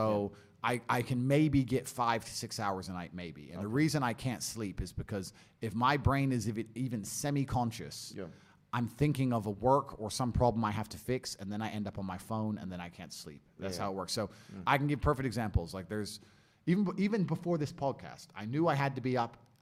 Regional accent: Luton, East of England, United Kingdom; I grew up in Luton, poor on a council estate, and now I'm pretty financially successful.

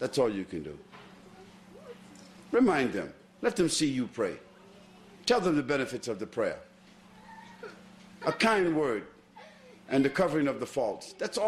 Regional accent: Brooklyn, New York, United States; also born or lived in Harlem; I was born in Harlem, New York. I was raised in a city called Brooklyn, another planet.

